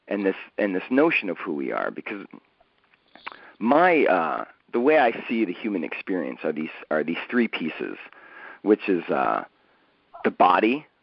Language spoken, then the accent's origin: English; East Coast, United States; I grew up on the East Coast, and everything seemed totally, quote-unquote, normal.